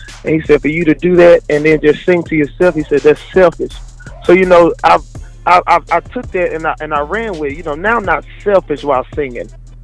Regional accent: Meridian, Mississippi, United States; I'm from Meridian, Mississippi.

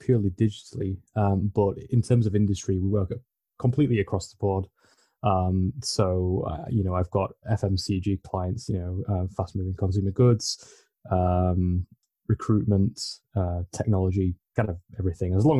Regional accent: Leeds, Yorkshire and the Humber, United Kingdom; So I'm from Leeds in the north of England. And so I live in the suburbs with my my girlfriend and my cat. I work in the city.

